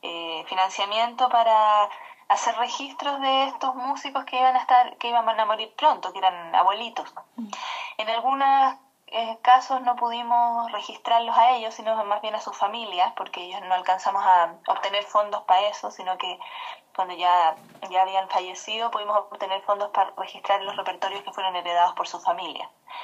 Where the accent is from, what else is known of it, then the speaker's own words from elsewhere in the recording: Chile; Yo soy chilena, soy cantautora chilena